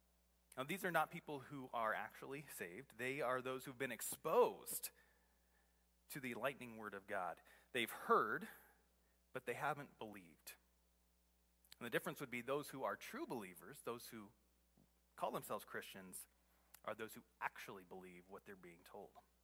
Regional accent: Sheridan, Wyoming, United States; I grew up in Sheridan, and my dad was a general manager of a car dealership there.

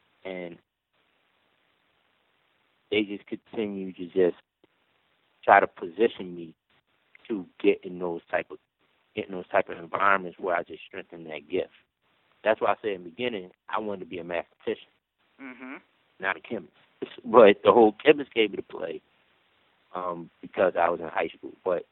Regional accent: Philadelphia, Pennsylvania, United States; So when I was younger, growing up in North Philadelphia, I was the tutor in my class when it came to dealing with math.

